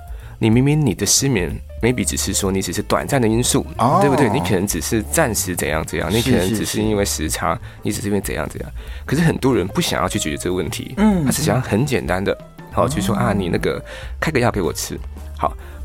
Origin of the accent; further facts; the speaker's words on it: Taiwan; 因为我们台湾人取的药物太简单了。